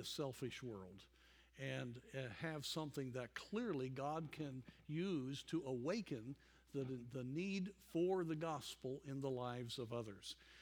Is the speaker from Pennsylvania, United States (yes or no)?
no; Durango, Colorado, United States; I grew up in Durango, Colorado. I've often mentioned that. At that time, it was about 10,000 people there on the west slope of Colorado.